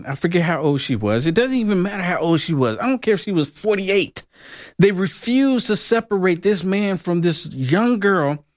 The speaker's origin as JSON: {"language": "English", "region": "California", "country": "United States", "said": "So I came from California, and in the schools in California, they're even pushing this pedophilia onto the kids."}